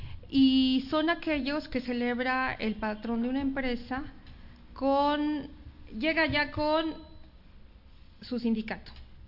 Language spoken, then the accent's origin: Spanish; Mexico; así como los mexicanos decidimos por quién votar